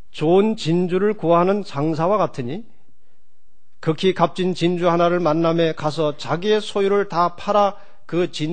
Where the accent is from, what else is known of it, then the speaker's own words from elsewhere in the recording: Oryu-dong, Seoul, South Korea; 저희 고향이 영등, 오리동입니다만, 오리동에서 영등포까지 계속 저를 업고